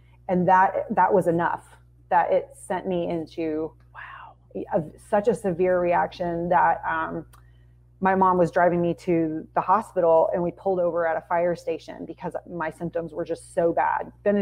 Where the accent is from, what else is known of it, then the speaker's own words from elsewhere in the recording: Georgia, United States; And I'm from Gwinnett County, which has a very large school.